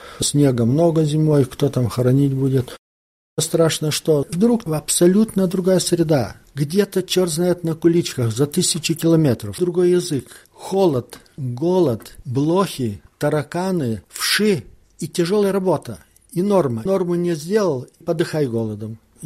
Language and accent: Russian; Lithuania; сказал, что я из Литвы.